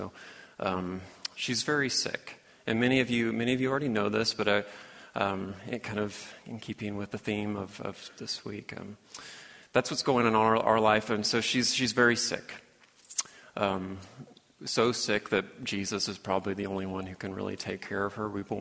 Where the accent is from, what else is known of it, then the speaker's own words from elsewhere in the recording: St. Joseph, Missouri, United States; I'm from St. Joseph, Missouri